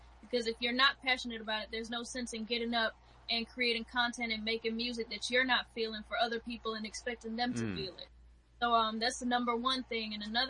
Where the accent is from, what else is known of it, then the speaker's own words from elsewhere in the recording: St. Croix, U.S. Virgin Islands; Yes, I'm from St. Croix, U.S. Virgin Islands.